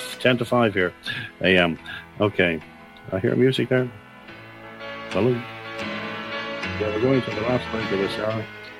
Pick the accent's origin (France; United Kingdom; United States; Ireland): Ireland; Dublin, Leinster; I'm from Dublin originally. I'm from Ireland originally.